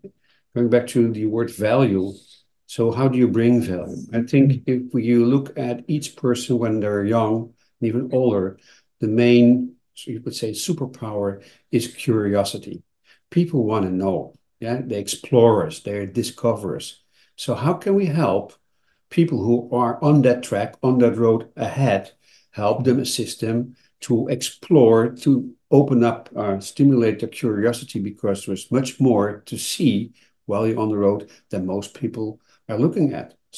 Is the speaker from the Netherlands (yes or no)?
yes; Netherlands; English is a second language; Because I'm Dutch, I'm from the Netherlands, and a coffee shop has a completely different meaning.